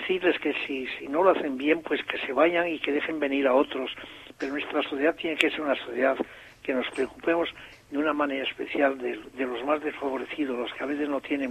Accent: La Rebollada, Asturias, Spain; No diga, pues a 2 kilómetros de mi pueblo, que se llamaba La Rebollada.

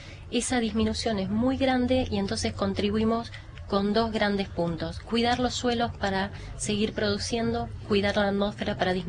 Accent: Argentina; somos todos los argentinos

